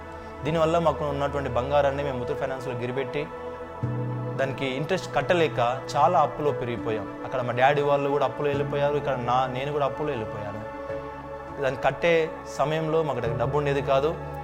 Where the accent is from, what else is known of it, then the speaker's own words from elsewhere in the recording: Pothampalli, Telangana, India; మాది మెదక్ డిస్ట్రిక్ట్ పోతంపల్లి గ్రామము.